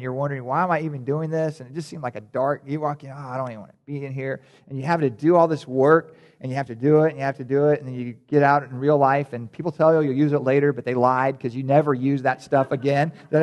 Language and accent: English; Middleburg, Florida, United States; When I was a kid, I grew up in Middleburg, and in Middleburg, which is across the river that way, on a little creek called Black Creek